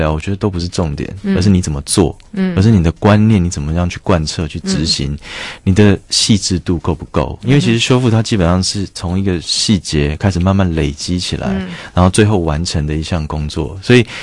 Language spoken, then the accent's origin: Chinese; Penghu County, Taiwan; 而且我是澎湖人